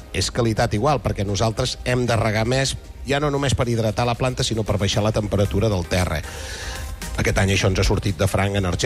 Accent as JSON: {"language": "Catalan", "town": "Valls", "region": "Catalonia", "country": "Spain", "said": "Soc de Valls i me n'hi han recordat dels de Reus, eh?"}